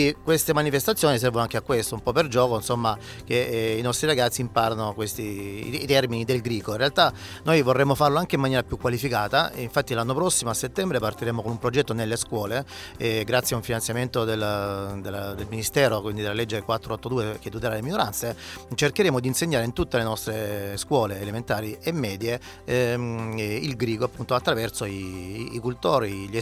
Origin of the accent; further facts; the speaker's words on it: Castrignano, Apulia, Italy; anche io sono di Castrignano, mia madre è di Martano